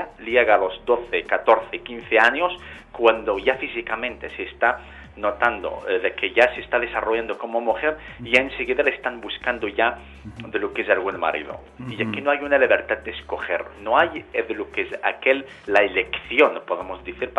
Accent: Algeria; yo nací y viví en Argelia.

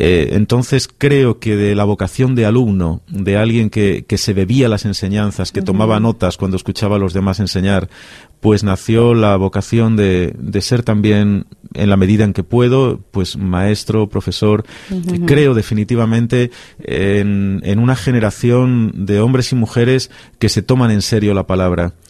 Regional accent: Madrid, Community of Madrid, Spain; born there; yo nací nací en Madrid un 8 de abril de hace demasiados años.

